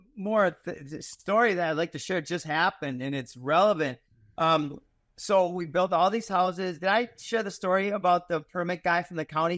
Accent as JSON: {"language": "English", "region": "Minnesota", "country": "United States", "tie": "born or raised there", "said": "So I grew up in Minnesota, so I call it God."}